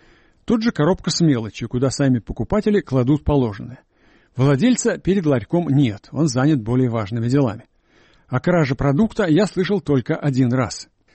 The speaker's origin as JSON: {"language": "Russian", "country": "Russia", "said": "Жена сообщила, что я родом из России."}